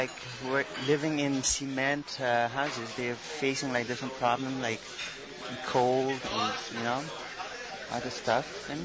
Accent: Nepal; Like, I come from Nepal. It's very wet. It's a subtropical climate.

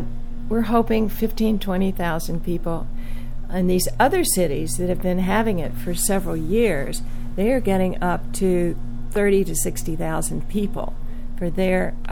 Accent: Louisville, Kentucky, United States; also born or lived in Lexington; I am from Louisville. I lived in Lexington with my husband for about 10 years, And we came back to Louisville about 20 years ago.

